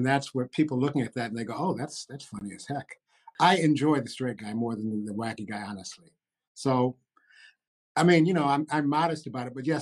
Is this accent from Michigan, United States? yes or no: yes; Detroit, Michigan, United States; Yeah, he's actually from a suburb of Detroit, and I'm from the inner city of Detroit.